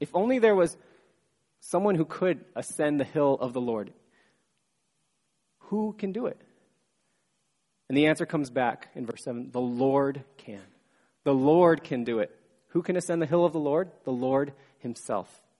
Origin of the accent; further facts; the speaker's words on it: Sacramento, California, United States; And my hometown of Sacramento had a parade like this a few years ago.